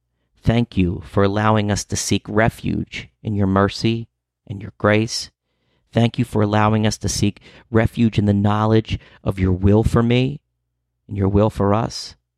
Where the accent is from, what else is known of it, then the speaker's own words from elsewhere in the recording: East Coast, United States; And I'm an American man on the East Coast, so my prayers take on a religious connotation.